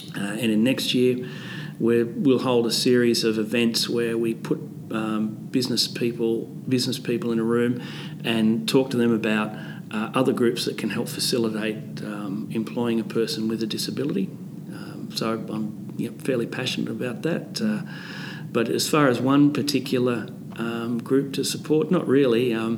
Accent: Cooma, New South Wales, Australia; born there; also born or lived in Canberra; Oh, I was born in Cooma, but I spent a fair bit of my life in Canberra.

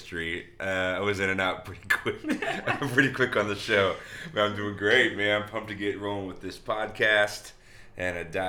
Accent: Orlando, Florida, United States; also born or lived in Dallas; We grew up in Florida. I'm from Orlando, the Disney World area.

